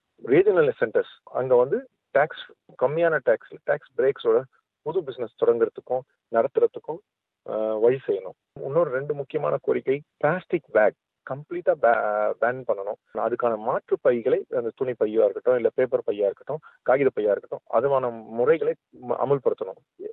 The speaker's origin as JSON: {"language": "Tamil", "town": "Chennai", "region": "Tamil Nadu", "country": "India", "tie": "born or raised there", "moved": "as an adult", "lives_now": "Australia", "said": "நான் சென்னையில பிறந்து வளர்ந்தேன். இங்க மேல் படிப்புக்காக, மாஸ்டர்ஸ் டிகிரி படிக்கிறதுக்காக ஸ்வின்பர்ன் யூனிவர்சிட்டியில 1999 இங்க ஆஸ்திரேலியா வந்தேன்."}